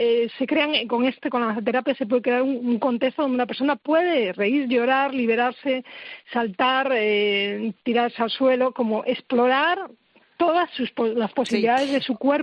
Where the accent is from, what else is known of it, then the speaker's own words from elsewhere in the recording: Galicia, Spain; en gallego concretamente, que yo soy de Galicia